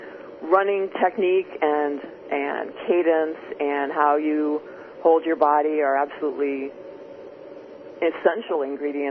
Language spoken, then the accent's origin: English; Miami, Florida, United States; now in Chicago, United States; No, I'm from Miami, Florida, in fact.